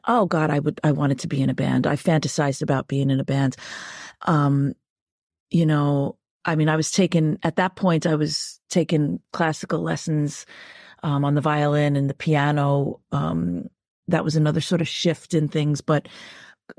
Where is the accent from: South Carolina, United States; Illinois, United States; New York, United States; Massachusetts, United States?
New York, United States; I feel like I grew up Irish in New York, but there's also the other side of me that's 100% New Yorker